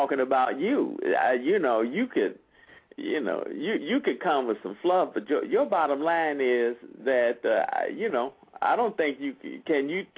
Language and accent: English; Kansas City, Missouri, United States; And I didn't know that I was from the Midwest, from Kansas City